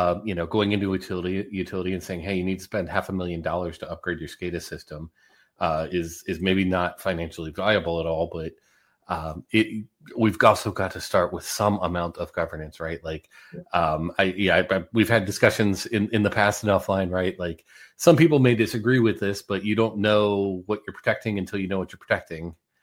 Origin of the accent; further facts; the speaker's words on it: Ohio, United States; and even my home state, Ohio